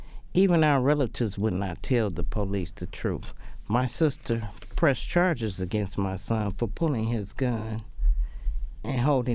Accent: Detroit, Michigan, United States; Growing up in Detroit, my mother always told me how my father was abusive to her.

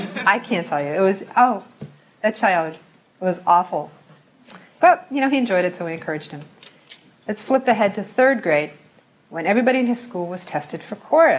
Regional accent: New York City, New York, United States; But again, I'm from Brooklyn, and I teach this workshop in Brooklyn

